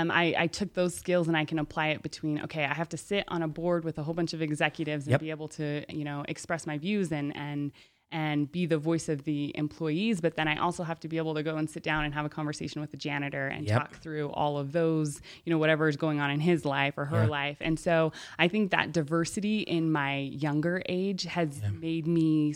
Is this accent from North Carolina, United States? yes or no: no; Salt Lake City, Utah, United States; also born or lived in Park City, United States / Draper, United States; So, yeah, I grew up in Salt Lake, and the majority of my life, I went to high school up in Park City